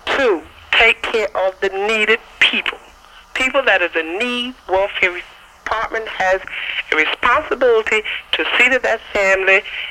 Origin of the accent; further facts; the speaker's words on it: the South, United States; I was raised and educated in the South